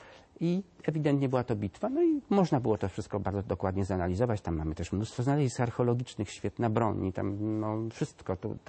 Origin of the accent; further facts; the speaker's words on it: eastern Poland, Poland; Przepraszam tutaj, ale sam jestem ze Wschodniej, więc mogę mówić.